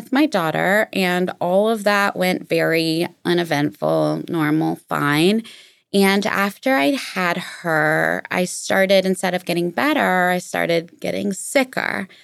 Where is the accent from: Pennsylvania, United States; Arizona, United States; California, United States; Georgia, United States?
Georgia, United States; Atlanta; So I'm from Atlanta.